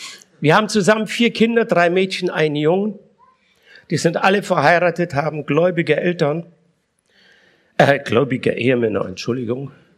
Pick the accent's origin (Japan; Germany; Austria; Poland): Poland; born there; ich bin in Polen geboren